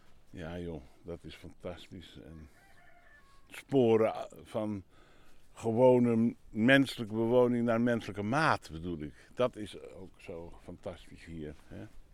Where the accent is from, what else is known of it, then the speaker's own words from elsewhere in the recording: Huizen, North Holland, Netherlands; dat is een huizer, ik kom uit Huizen.